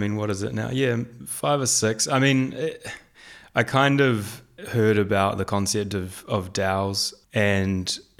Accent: New Zealand; moved away as an adult; now in Bahrain; Yeah, so I grew up in New Zealand, spent the majority of my life there

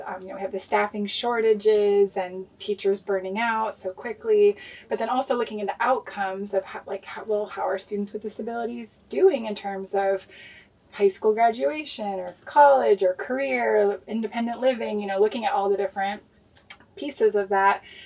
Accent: Portland, Oregon, United States; now in Tucson, United States; Born and raised in Portland, Oregon, actually. And then right after college, moved to Tucson, Arizona.

